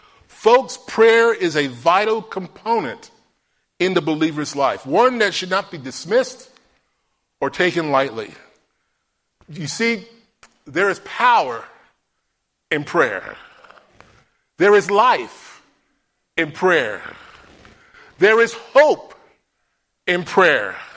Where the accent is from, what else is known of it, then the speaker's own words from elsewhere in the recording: New York, United States; That was a saying that was on a sign that was over the altar of my church where I grew up in New York.